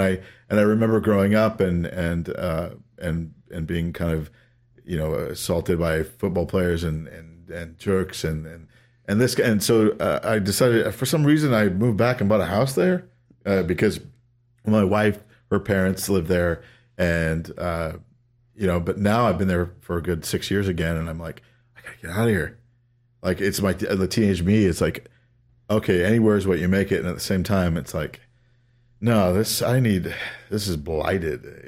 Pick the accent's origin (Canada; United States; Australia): United States; Pinole, California; I still live in my hometown, man, and I complain about it. People are like, it's nice in Pinole, and da da da.